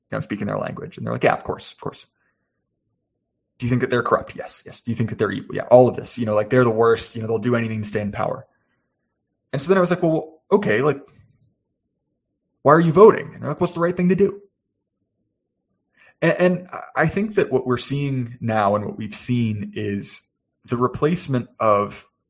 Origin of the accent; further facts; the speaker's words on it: United States; obviously, as an American and as someone who really loves the place that I'm from